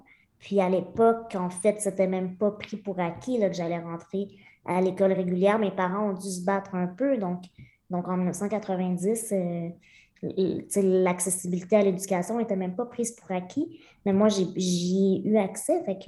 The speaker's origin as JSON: {"language": "French", "town": "Lemieux", "region": "Quebec", "country": "Canada", "tie": "born or raised there", "said": "Je suis née à Québec, mais à l'âge de 8 mois, mes parents ont déménagé à Lemieux, qui est un petit village de moins de 300 personnes dans la région de Victoriaville, donc le centre du Québec."}